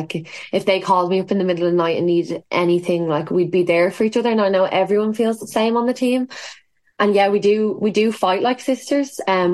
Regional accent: Ireland; we're quite lucky in that regard that it is Irish. Like we're so Irish.

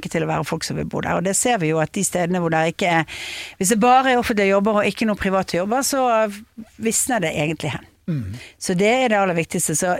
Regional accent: Western Norway, Norway; Jeg er vestlending, vet du. Så vi er vant til det.

